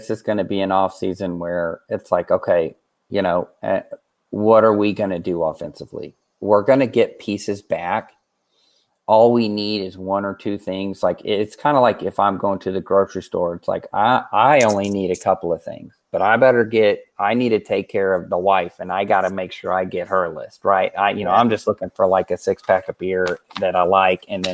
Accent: Missouri, United States; you know, Locke's a Missouri guy. I'm from Missouri.

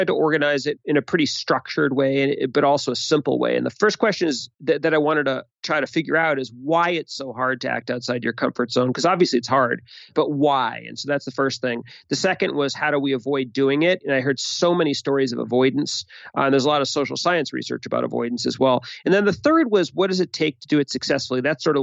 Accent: Boston, Massachusetts, United States; I'm from Boston.

